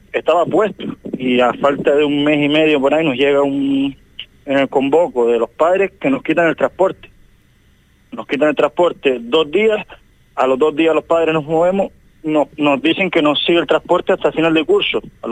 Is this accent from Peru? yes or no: no; Cardón, Canary Islands, Spain; De Cardón, nosotros somos de Cardón